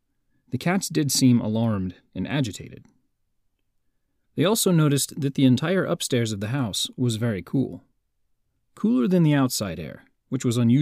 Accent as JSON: {"language": "English", "region": "Kansas", "country": "United States", "tie": "born or raised there", "said": "one from my home state of Kansas"}